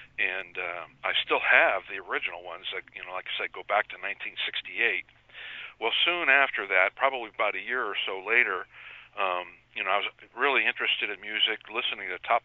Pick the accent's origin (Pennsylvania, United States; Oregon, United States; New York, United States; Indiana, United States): Indiana, United States; I'm originally from Indiana